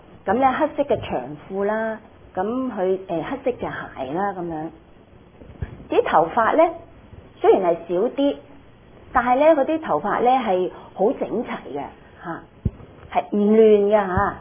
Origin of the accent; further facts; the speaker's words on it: China; 那至於我們中國人的管家裝束，你想起是怎样的中国人？